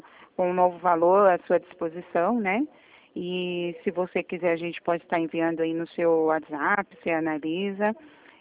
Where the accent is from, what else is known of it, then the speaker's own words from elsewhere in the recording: Maceió, Alagoas, Brazil; born there; now in São Paulo, Brazil; Ainda mais, eu sou daí, né? Eu nasci aí em Maceió, mas agora estou em São Paulo.